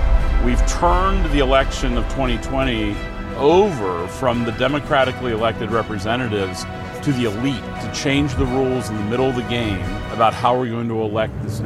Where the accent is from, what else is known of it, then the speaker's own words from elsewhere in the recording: Pittsburgh, Pennsylvania, United States; I grew up in Pittsburgh